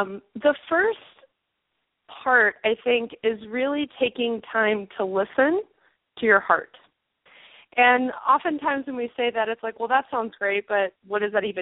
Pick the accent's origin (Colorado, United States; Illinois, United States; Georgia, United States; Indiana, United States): Georgia, United States; Atlanta; also born or lived in China / Spain / San Francisco / New York; Well, I am originally from Atlanta, and I have lived all over the world, including China, Spain, San Francisco, New York, Montana, and a variety of other places.